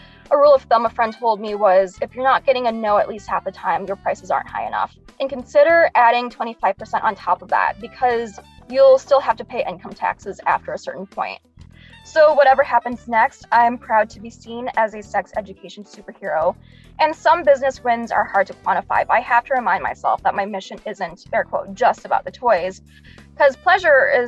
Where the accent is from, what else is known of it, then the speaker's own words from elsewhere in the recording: Detroit, Michigan, United States; from Detroit, Michigan.